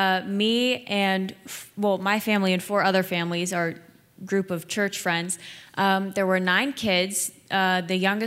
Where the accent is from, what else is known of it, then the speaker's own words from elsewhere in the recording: Ohio, United States; Because we all had the privilege of growing up in Ohio.